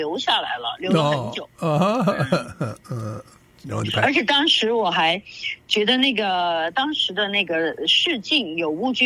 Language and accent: Chinese; China; now in United States; 我是一个土生土长的中国人，在这里我英文也不会，完全就是中国从中国来的，